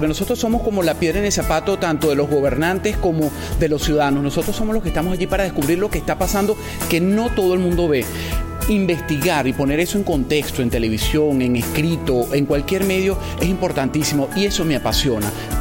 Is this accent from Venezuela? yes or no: yes; Venezuela; soy periodista venezolano